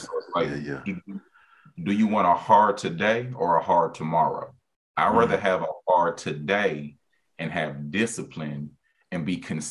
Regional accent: Houston, Texas, United States; now in Marlin, United States; born and raised in Houston, Texas. And so I would say that I am definitely an H-Town boy through and through. And growing up in Houston is really just spoken and developed who I am.

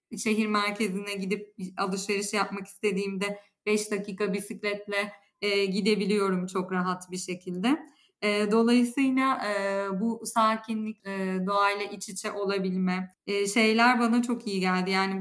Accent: Aegean Region, Turkey; Hani ben Ege'ye yerleşmek istiyorum, memleketime dönmek istiyorum moduna geçebilirdim.

